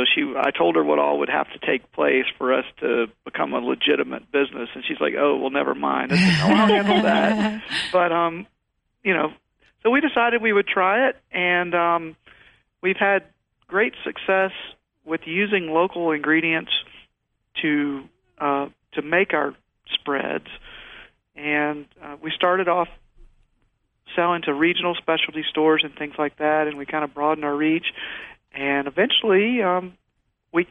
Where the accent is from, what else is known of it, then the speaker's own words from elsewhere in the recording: Albany, Georgia, United States; I am originally from Georgia. I was born and raised in Albany, Georgia, in southwest Georgia.